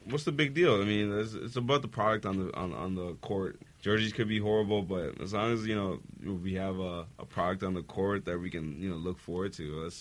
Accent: Mississauga, Ontario, Canada; I'm not mad about that. I'm from Mississauga.

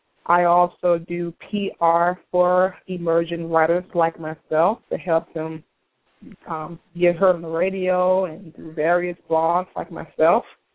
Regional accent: Miami, Florida, United States; moved away as an adult; now in Atlanta, United States; I'm originally from South Florida. I was born in Miami, and born and raised in Miami, and I was staying with my folks in Fort Lauderdale, and I relocated to Atlanta last year.

